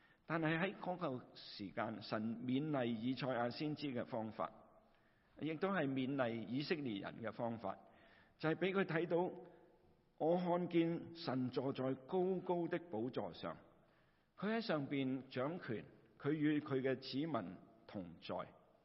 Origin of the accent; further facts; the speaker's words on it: China; 他很多的喜好，我们中国人叫做百足咁多爪